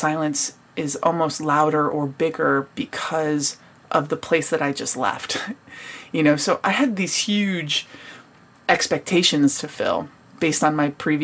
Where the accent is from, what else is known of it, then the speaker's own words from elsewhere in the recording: United States; Being an American, I didn't grow up watching men's soccer.